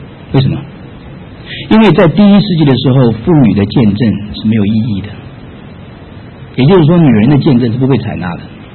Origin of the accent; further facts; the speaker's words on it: China; 圣经说世人的犯了罪亏欠了神用，我们中国人讲的吧，人非圣贤孰能无过